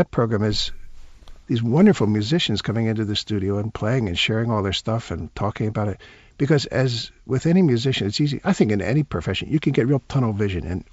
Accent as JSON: {"language": "English", "town": "Philadelphia", "region": "Pennsylvania", "country": "United States", "tie": "born or raised there", "said": "I grew up at 3146 North Broad. It's the corner of Broad and Allegheny, but right by the Broad Street subway. And I went to school there. And a lot of North Philadelphia has changed."}